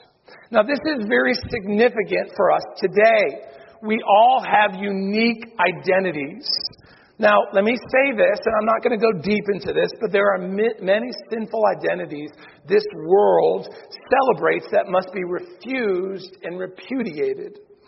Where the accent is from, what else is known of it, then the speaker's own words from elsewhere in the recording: United States; I live in Jacksonville. I'm an American.